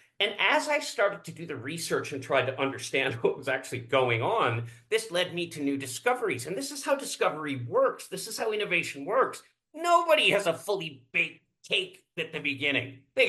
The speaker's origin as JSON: {"language": "English", "country": "Canada", "also_born_or_lived": "United States", "moved": "as an adult", "said": "And so now I'm as much American as I am Canadian in my culture. And that liberates me to be something that most Canadians can't be."}